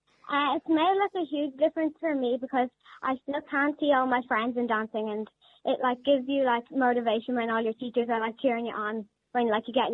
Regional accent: Dublin, Leinster, Ireland; I'm 11 years old and I'm from Dublin.

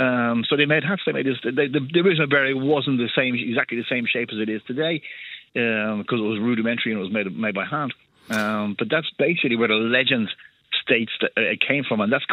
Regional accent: Ireland; And being Irish helped a lot, because I would just tell them, if the fact that an Irishman is talking to you right now, it doesn't bother you, there's something wrong.

